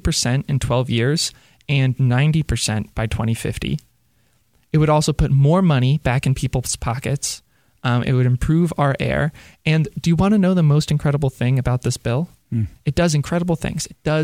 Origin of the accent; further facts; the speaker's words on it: Baltimore, Maryland, United States; And as someone who grew up in Baltimore, I remember on the soccer field, my friends not being able to get to the other side